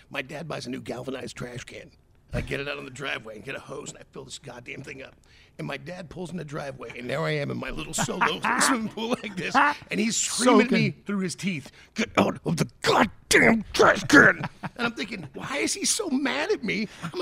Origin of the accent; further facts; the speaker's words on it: Olathe, Kansas, United States; So we grew up white trash in Olathe, Kansas.